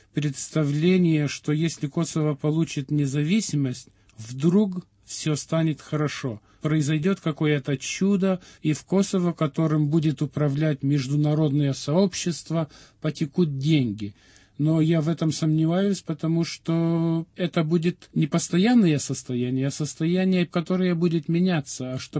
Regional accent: Lithuania; я сам литовец, но в Литве никогда не было такого ощущения

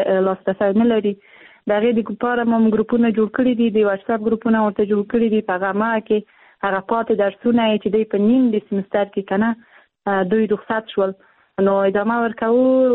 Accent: Afghanistan; زه په افغانستان کې پیدا شوی یم زه د افغانستان یوه جلی یم

